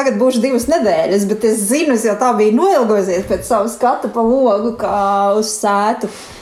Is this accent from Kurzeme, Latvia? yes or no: yes; Saldus, Kurzeme, Latvia; also born or lived in Kuldīga; Tā, es esmu dzimis Kuldīgā, es savu skaitu pa suit, tāpēc, ka es suitos dzīvoju, ka es biju mazīšs, bet pēc tam tētis dabūja darbu Saldu, un mēs pārcēlās uz Saldu. Tā kā skolā esi gājis Saldu.